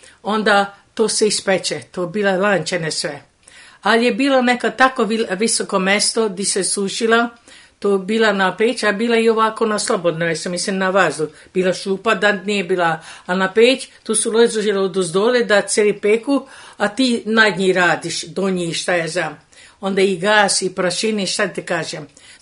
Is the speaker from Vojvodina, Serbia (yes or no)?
yes; Kikinda, Vojvodina, Serbia; U Kikindu. E, išla sam u školu osnovnu u Feškvaru Kikindu, dva osnovna razreda.